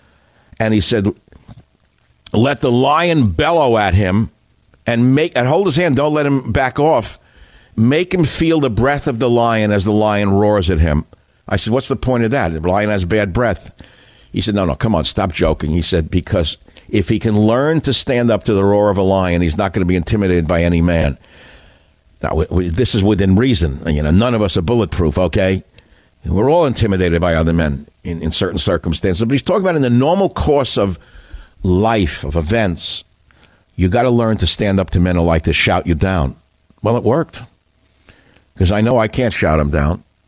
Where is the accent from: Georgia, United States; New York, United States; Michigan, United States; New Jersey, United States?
New York, United States; Queens; We're both from Queens.